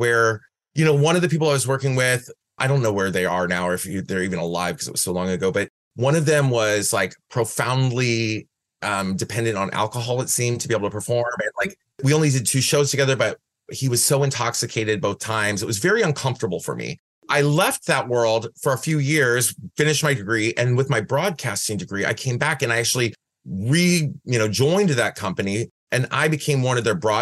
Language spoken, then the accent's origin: English; Midwest, United States; when I was growing up in the Midwest, drag was not exclusive to, but largely populated by people who were what I consider transgender showgirls.